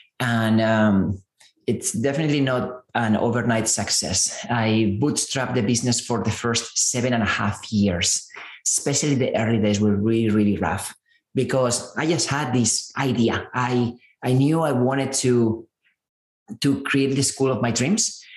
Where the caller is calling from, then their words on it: San Francisco, California, United States; I'm zooming in from San Francisco.